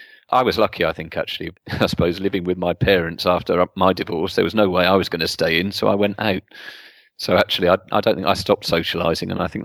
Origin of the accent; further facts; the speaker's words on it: United Kingdom; I keep talking about my Britishness